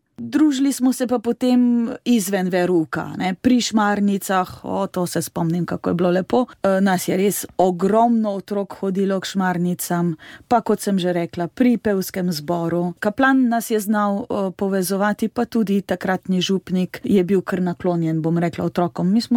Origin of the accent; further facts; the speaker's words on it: Prevalje, Carinthia, Slovenia; Torej, sem Korošica, moj rojstni kraj so Prevalje, delujem sicer na Ravnah na Koroškem, izhajam iz petčlanske družine, imam še dva starejša brata